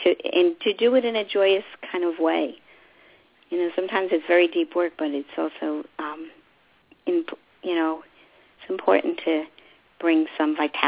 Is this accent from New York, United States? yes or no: yes; New York, United States; now in Atlanta, United States; The reason why it's 917 is because I am from New York. So I just moved here a couple of years ago.